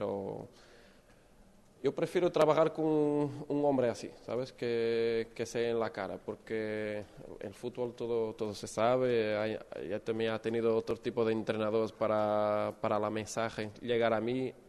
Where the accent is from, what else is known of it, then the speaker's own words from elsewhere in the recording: Norte, Portugal; Spanish is a second language; now in Málaga, Spain; un poco parecido a donde soy del norte de Portugal.